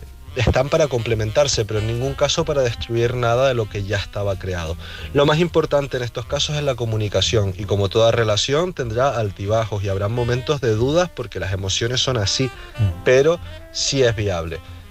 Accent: Tenerife, Canary Islands, Spain; de Tenerife.

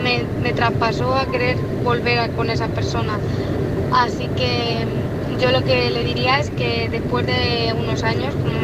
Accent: Toledo, Castilla-La Mancha, Spain; soy de Toledo.

